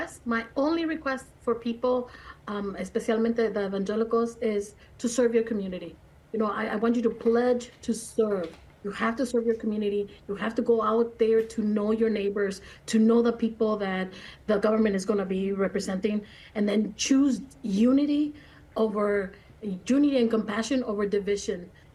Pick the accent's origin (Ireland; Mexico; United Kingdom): Mexico; now in United States; As an immigrant myself, I immigrated from Mexico, and being Mexican